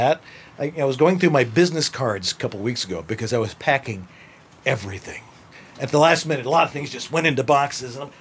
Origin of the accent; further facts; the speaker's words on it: Buffalo, New York, United States; We're both from Buffalo.